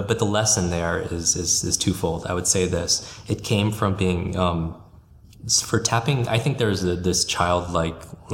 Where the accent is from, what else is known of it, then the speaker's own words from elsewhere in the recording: Westchester, New York, United States; And I grew up in Westchester, New York.